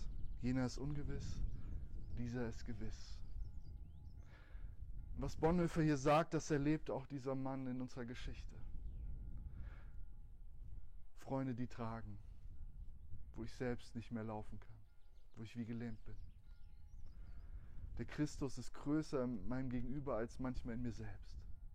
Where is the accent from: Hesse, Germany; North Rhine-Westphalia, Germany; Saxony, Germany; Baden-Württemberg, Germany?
Baden-Württemberg, Germany; Schriesheim; im Edeka in Schriesheim in meinem Heimatort